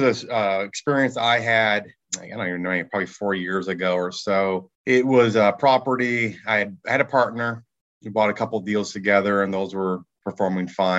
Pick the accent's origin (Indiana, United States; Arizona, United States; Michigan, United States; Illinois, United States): Michigan, United States; now in Dallas, United States; So I live in Dallas, Texas now. I grew up in Michigan, though, one of seven kids.